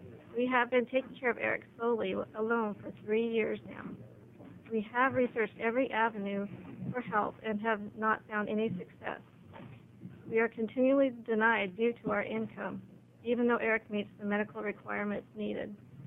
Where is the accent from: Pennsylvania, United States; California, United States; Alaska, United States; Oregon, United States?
Oregon, United States; Grants Pass; I'm from Grants Pass, Oregon.